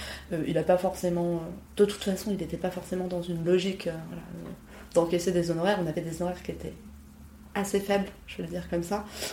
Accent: Paris, Île-de-France, France; Voilà, je suis parisienne

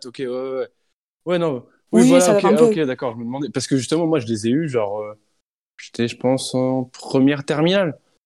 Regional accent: Morocco; moi je disais bah j'ai le passeport marocain, tu vois, enfin je suis marocain.

